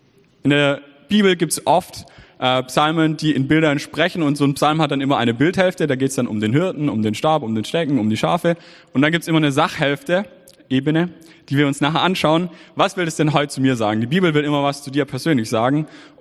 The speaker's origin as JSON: {"language": "German", "region": "Baden-Württemberg", "country": "Germany", "said": "ich bin Schwabe, ich glaube, man hört's."}